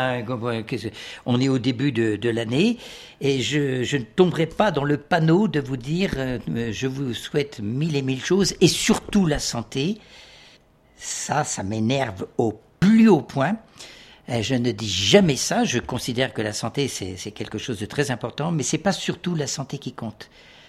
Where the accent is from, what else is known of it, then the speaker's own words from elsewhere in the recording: France; moved away; also born or lived in Philippines; Et en 2001, la mort dans l'âme, j'ai quitté les Philippines pour rentrer dans mon pays, la France.